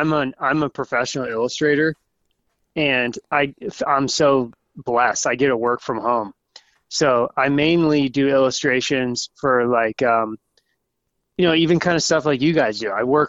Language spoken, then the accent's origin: English; Virginia, United States; I grew up in Virginia, so Virginia has a big Piedmont area too, so it's probably kind of similar.